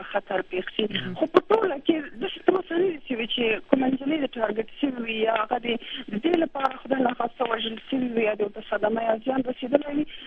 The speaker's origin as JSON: {"language": "Pashto", "region": "Laghman", "country": "Afghanistan", "said": "مونږ د مثلا د لغمان ولایت یو."}